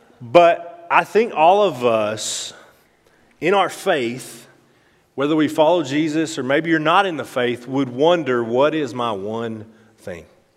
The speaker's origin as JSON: {"language": "English", "region": "Arkansas", "country": "United States", "said": "very clear that I am from Arkansas. I am from the South."}